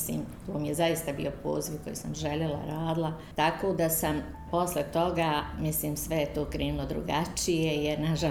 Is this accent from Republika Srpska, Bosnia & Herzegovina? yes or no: no; Tuzla, Federation of Bosnia and Herzegovina, Bosnia & Herzegovina; da li zbog tog što sam došla iz Tuzli, pa smetalo mnogima